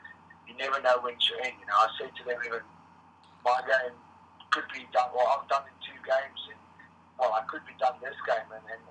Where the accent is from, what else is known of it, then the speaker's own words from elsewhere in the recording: Namibia; Yeah, you know, I grew up in Namibia, you know, I'm from Namibia. Through and through.